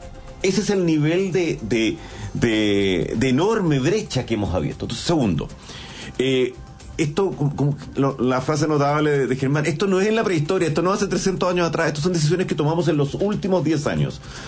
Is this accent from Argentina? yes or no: no; Chile; como chilenos logramos crecer en la década del 90